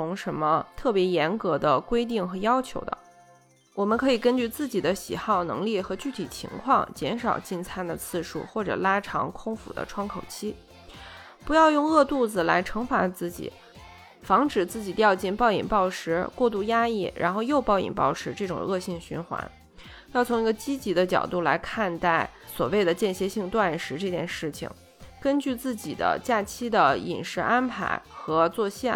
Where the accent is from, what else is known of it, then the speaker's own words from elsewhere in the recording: China; 我们中国人吃饭基本上都是在大盘子里面一起夹菜吃